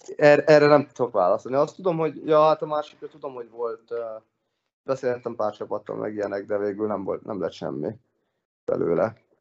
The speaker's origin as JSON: {"language": "Hungarian", "country": "Hungary", "lives_now": "Finland", "said": "Magyar, de az ő szemükben nem vagyok úgy magyar, hogy beszélem a nyelvet ugyanúgy, ugye, mint ha svéd lennék"}